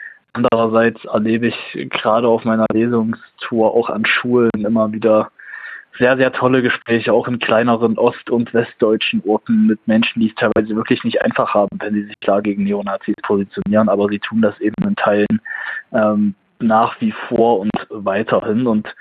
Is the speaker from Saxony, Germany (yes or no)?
yes; Zwickau, Saxony, Germany; in meiner Heimatstadt Zwickau in Westsachsen mit 90.000 Einwohnern